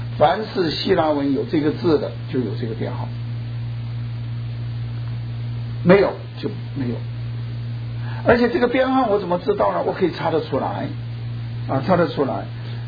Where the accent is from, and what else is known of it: China